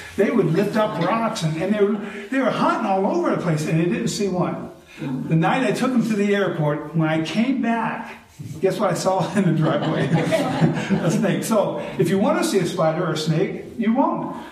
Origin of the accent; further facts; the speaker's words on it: Seville, Ohio, United States; now in Australia; You know, I'm an Ohio boy. I grew up in Seville, you know, about 30 minutes away.